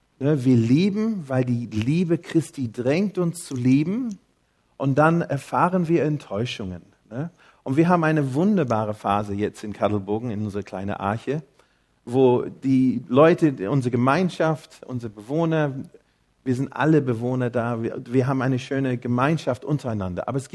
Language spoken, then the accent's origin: German; Australia; German is a second language; now in Germany; ich bin Australier-Deutsche, deswegen ein bisschen komischen Akzent manchmal